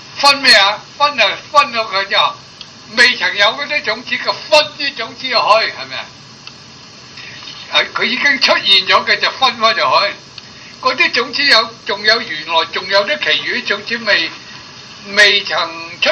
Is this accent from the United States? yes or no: no; China; 我哋中國人真係成日都尊崇呢個孟子